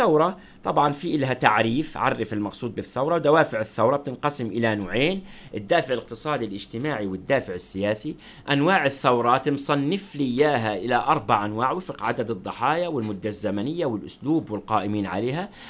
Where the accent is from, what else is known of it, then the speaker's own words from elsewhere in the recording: Palestine; مش حلوة في حقي أنا كفلسطيني ما أعرفش إن وعد